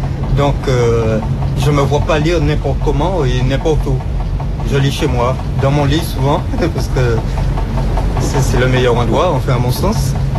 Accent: French Antilles, France; born there; Moi, mes parents sont d'origine indienne, mais moi, je suis né aux Antilles. Mais j'ai vécu ici, surtout.

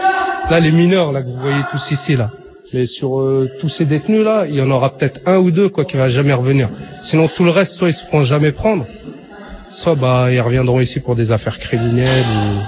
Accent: France; De souche, voilà. Moi, je suis français.

